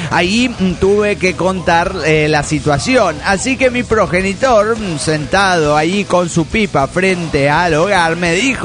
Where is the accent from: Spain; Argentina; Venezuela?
Venezuela; de Caraga, Venezuela.